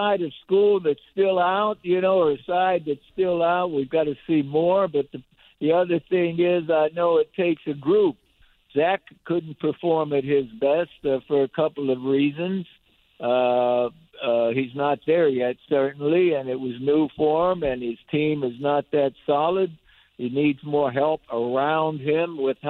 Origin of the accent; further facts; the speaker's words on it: Pennsylvania, United States; I was brought up in Western PA in Cleveland.